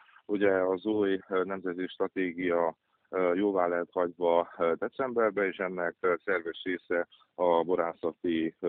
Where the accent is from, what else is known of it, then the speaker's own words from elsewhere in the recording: Satu Mare County, Romania; ahonnan én is származom, Szatmár megyéből